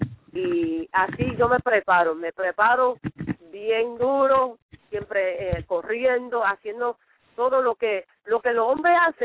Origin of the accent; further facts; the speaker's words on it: Puerto Rico; Acuérdate, yo soy boricua, y en toda mi carrera nunca he peleado en Puerto Rico.